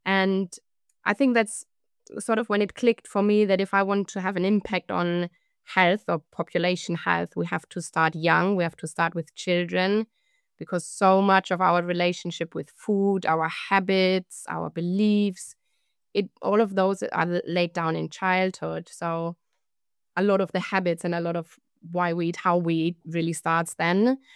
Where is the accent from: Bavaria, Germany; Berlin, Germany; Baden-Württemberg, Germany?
Bavaria, Germany; Munich; So I grew up in Munich in Germany